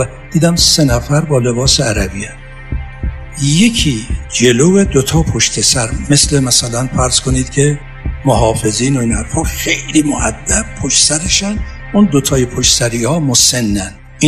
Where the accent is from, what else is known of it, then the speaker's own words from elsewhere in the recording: Iran; moved away as an adult; من وقتی از ایران اومدم لس آنجلس، این دانشگاهی که پذیرفته شدم